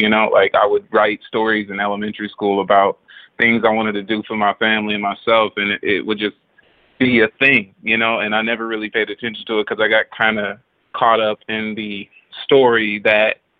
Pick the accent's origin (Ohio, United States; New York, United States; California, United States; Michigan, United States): California, United States; Compton; Well, I'm from Compton, California. I was born and raised in Compton.